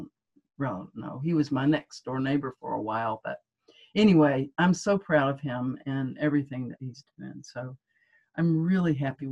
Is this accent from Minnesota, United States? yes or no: no; Dallas, Texas, United States; Yeah, I grew up in the city. I grew up in Dallas